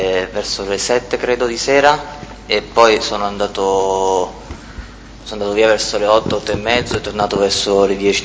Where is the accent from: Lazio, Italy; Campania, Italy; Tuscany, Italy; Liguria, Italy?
Campania, Italy; Benevento; born there; Sono nato a Benevento il 14 giugno 1977.